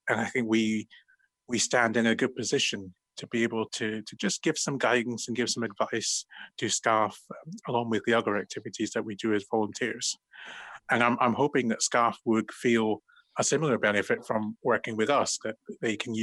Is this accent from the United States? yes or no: no; Aberdeen, Scotland, United Kingdom; I'm from Aberdeen.